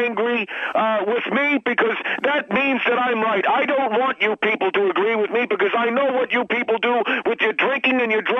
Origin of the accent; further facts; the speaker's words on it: New Hampshire, United States; New Hampshire.